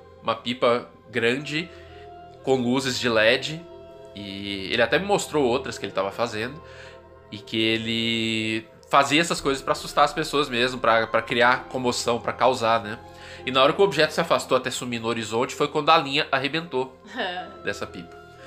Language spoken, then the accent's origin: Portuguese; Minas Gerais, Brazil; Eu sou mineiro, adoro contar história.